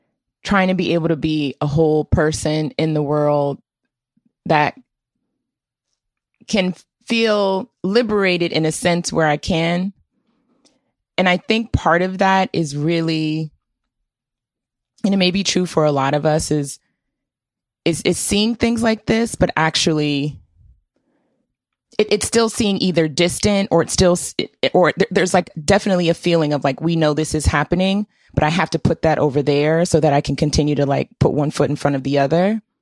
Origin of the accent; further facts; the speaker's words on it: Washington, District of Columbia, United States; I grew up in Washington, D.C. I went to Black dentists. I saw Black my whole life.